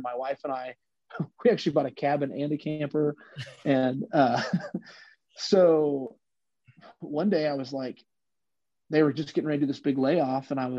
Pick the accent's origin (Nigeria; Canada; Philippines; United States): United States; Illinois; I lived out west. I'm from Illinois.